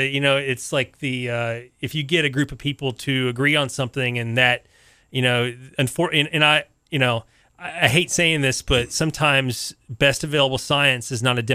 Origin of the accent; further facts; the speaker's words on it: North Carolina, United States; also born or lived in Miami; I'm no stranger to hurricanes. Growing up in North Carolina.